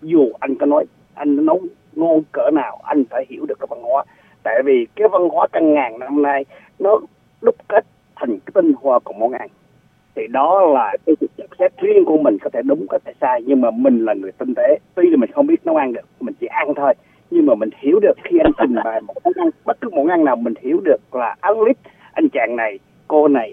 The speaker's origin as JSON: {"language": "Vietnamese", "region": "Central Vietnam", "country": "Vietnam", "lives_now": "United States", "said": "Tại mình người gốc miền Trung. Và mình thử cái bánh bèo. Tại vì cái cố đô Huế, người miền Trung rất là tinh tế."}